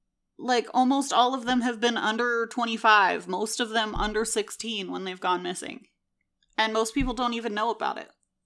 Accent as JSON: {"language": "English", "region": "Maryland", "country": "United States", "tie": "born or raised there", "said": "I grew up in Maryland, and I don't even think I knew any Native Americans"}